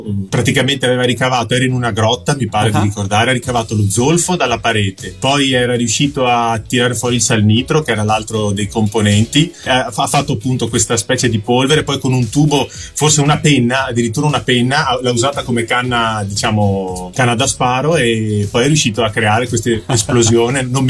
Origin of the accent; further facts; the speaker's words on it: Padua, Veneto, Italy; now in Mantua, Italy; Io sono nato a Padova perché appunto ho vissuto e poi ho studiato appunto a Padova, poi ovviamente mi sono laureato lì e nel frattempo appunto ero fidanzato con mia moglie e allora siccome Mantova era una città che mi piace molto e ci vive molto bene, allora ho deciso di trasferirmi